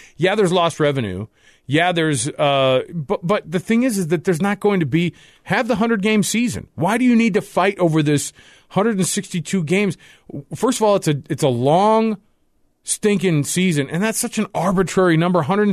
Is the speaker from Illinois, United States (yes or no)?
no; Detroit, Michigan, United States; that checks out, because I'm from Detroit